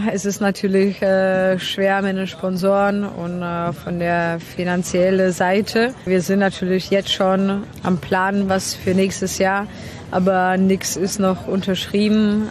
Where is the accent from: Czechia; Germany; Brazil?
Czechia; Ich komme aus Tschechien.